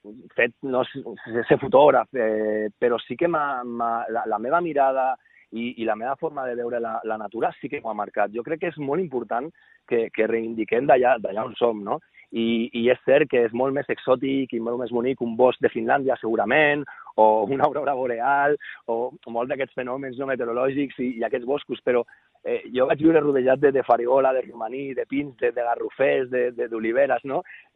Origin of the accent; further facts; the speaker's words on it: L'Hospitalet de l'Infant, Catalonia, Spain; vam néixer a l'Hospitalet de l'Infant als 70 a 80 vam tenir molta sort.